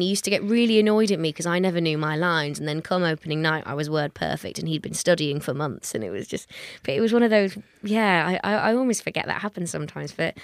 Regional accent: South East England, United Kingdom; so we're right on the cusp, but we still remain Hampshire. I was born in Dorset, but I'm a Hampshire girl.

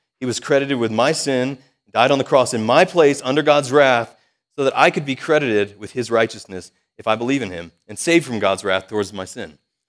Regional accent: Ohio, United States; I'm from Ohio.

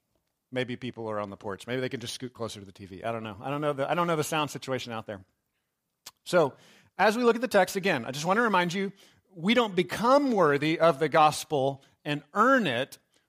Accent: Texas, United States; And I joke, I am proud to be Texan. I love that I grew up in Texas, right?

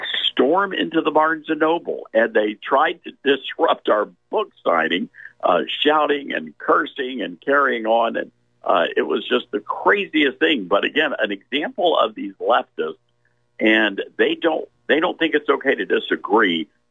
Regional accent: Memphis, Tennessee, United States; We were doing a book signing in Memphis, which is my hometown

